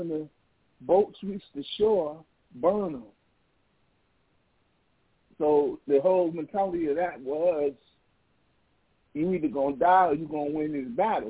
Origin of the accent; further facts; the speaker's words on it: Cleveland, Ohio, United States; man, I'm from Cleveland. I want to come to New York. I sing.